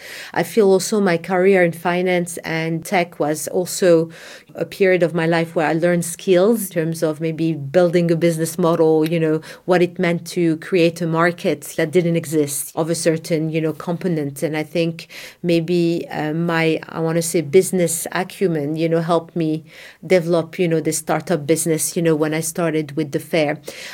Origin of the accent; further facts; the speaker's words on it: Morocco; I was born and raised in Morocco